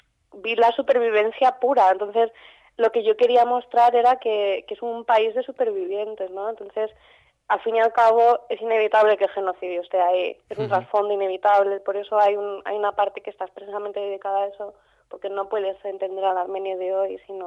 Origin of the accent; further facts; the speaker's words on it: Castilla-La Mancha, Spain; Porque yo vengo de un pueblo de La Mancha muy, muy pequeñito